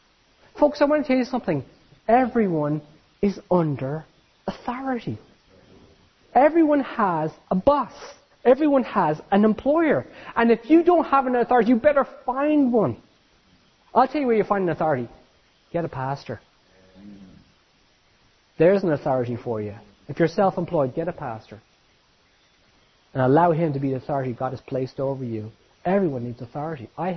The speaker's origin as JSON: {"language": "English", "country": "Ireland", "said": "Irish people are allowed to do this. Nobody else can stand up and say this. I'm Irish, I can say it, right?"}